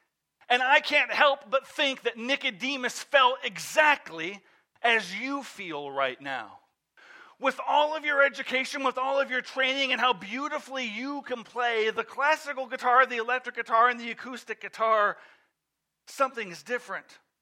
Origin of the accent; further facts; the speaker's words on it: Colorado, United States; also born or lived in Iowa; I'm from Colorado. I grew up in Iowa. I grew up in Colorado. Traveled the Midwest.